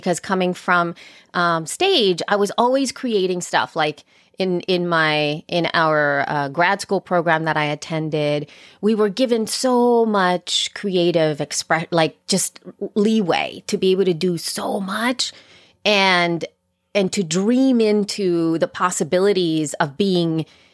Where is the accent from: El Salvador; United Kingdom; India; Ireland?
El Salvador; now in Los Angeles, United States; And I happened to be from El Salvador. So I was an immigrant from El Salvador, who was teaching yoga in LA, and I decided to make a podcast.